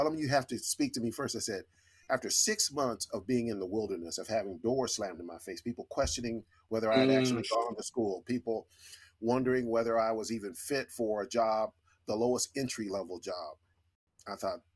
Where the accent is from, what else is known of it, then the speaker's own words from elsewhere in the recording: California, United States; So I'm from California and I thought I'd never leave California. Now I don't think I'll ever go back.